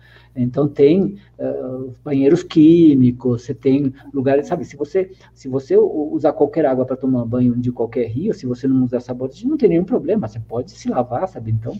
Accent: Brazil; eu sou brasileiro, mas eu morei 14 anos fora, e quando voltei para cá, eu era encantado com tudo

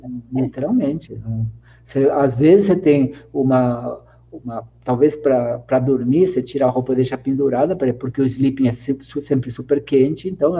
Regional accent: Brazil; eu sou brasileiro, mas eu morei 14 anos fora, e quando voltei para cá, eu era encantado com tudo

